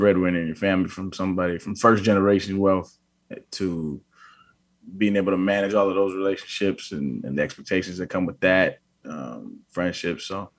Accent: Albuquerque, New Mexico, United States; born or raised there; also born or lived in San Diego, California

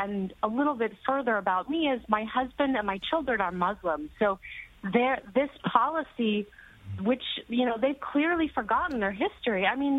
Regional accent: Chicago, Illinois, United States; I grew up in Chicago in an Irish Catholic family, and I grew up loving that legacy of JFK

